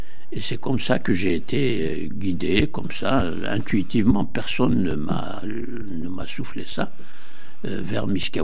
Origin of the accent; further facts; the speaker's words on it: Algeria; Après l'université, c'est Oran. Oui, je suis algérien, vraiment algérien. C'est là que j'ai appris mes premiers linéaments d'arabe, de langue arabe, mais l'arabe de rue.